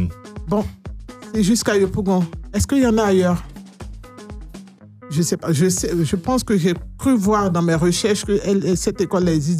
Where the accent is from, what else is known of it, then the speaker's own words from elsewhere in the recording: Côte d’Ivoire; also born or lived in France; J'ai fait un peu ma scolarité en Côte d'Ivoire.